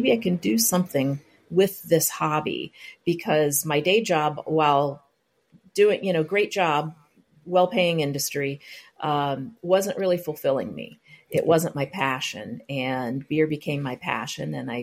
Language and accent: English; Columbus, Ohio, United States; Once I moved back to my hometown of Columbus, Ohio, I started exploring breweries because so much had changed in the time that I was gone.